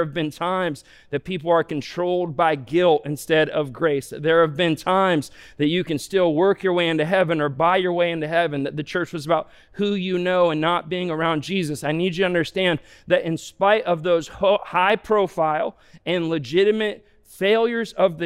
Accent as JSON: {"language": "English", "region": "Ohio", "country": "United States", "tie": "born or raised there", "said": "I grew up in Northeast Ohio"}